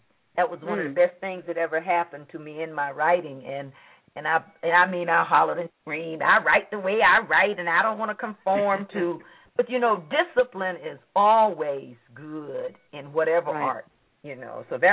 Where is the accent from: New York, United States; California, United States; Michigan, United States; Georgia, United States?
Georgia, United States; Yes, he's from Virginia. I'm from Georgia.